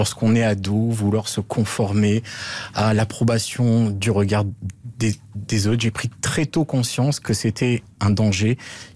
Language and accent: French; Antibes, Provence-Alpes-Côte d'Azur, France; tourner à Antibes, qui est ma ville natale